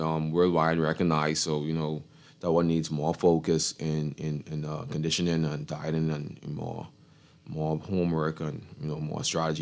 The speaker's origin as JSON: {"language": "English", "country": "Bahamas", "tie": "born or raised there", "said": "to represent my country, my hometown, that's an accomplishment for me. And that speaks volume for the caliber of the audience what's here in the Bahamas"}